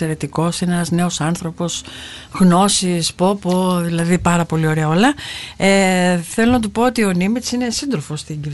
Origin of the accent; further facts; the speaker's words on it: Nafplio, Peloponnese, Greece; μεγαλώσαμε στο Ναύπλιο με μια άλλη παραλία, η οποία τώρα δεν υπάρχει